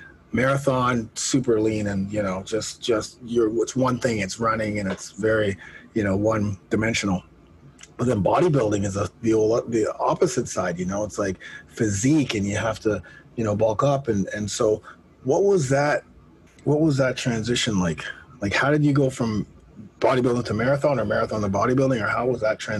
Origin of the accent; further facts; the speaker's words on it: Toronto, Ontario, Canada; I'm from Canada. So it's a little bit, I'm here in Toronto.